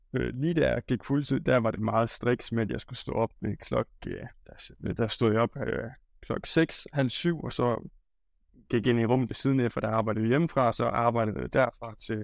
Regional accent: Aabenraa, Region of Southern Denmark, Denmark; Jeg er 23 år gammel, og jeg kommer ned fra Sønderjylland, fra Aabenraa af.

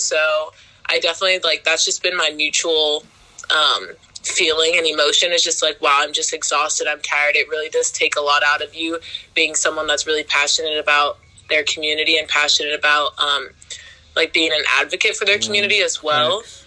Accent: Seattle, Washington, United States; I'm from Seattle, Washington.

